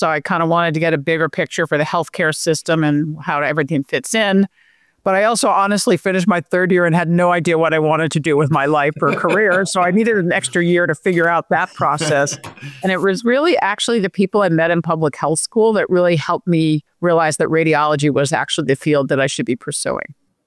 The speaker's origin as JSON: {"language": "English", "region": "New York", "country": "United States", "tie": "born or raised there", "said": "So I grew up actually on Long Island outside of New York City."}